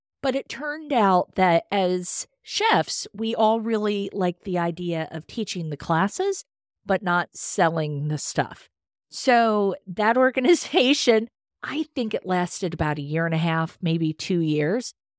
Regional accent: Pennsylvania, United States; Because I grew up in Pennsylvania, very homestyle cooking, loved it.

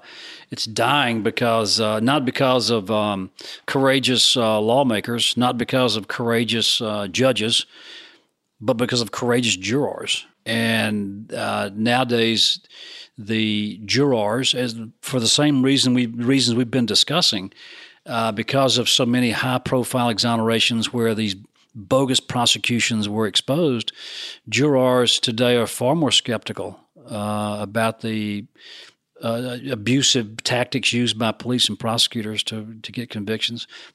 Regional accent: Deep South, United States; Growing up in the Deep South as a Southern Baptist, that eye for an eye, that kind of stuff

